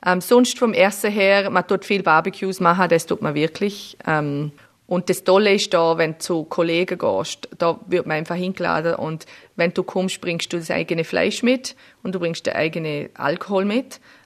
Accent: Austria; Ich sage einfach, ich komme aus Europa, weil es einfacher ist, weil dann muss ich nicht, wenn manche Leute nicht wissen, was Österreich ist, dann muss ich nicht erklären.

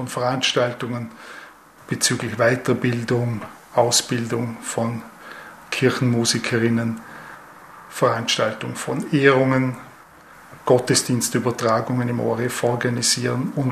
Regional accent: Rankweil, Vorarlberg, Austria; Ich bin in Rankwell aufgewachsen

